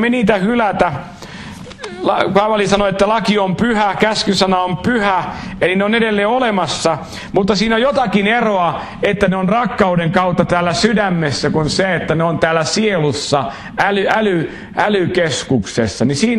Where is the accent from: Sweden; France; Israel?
Israel; Finnish is a second language; now in Finland; Mä oon Israelista tullut